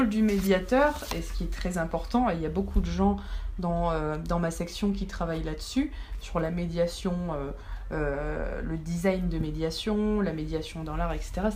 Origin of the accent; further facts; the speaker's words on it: Nice, Provence-Alpes-Côte d'Azur, France; Moi je suis du sud, je suis niçoise, hein, donc.